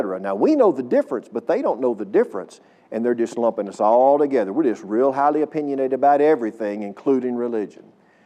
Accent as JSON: {"language": "English", "region": "Texas", "country": "United States", "said": "Okay, this is God's country too, but I'm from East Texas."}